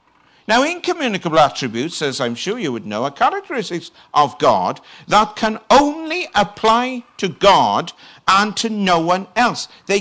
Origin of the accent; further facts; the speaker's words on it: United Kingdom; So I said, well, I come from Britain.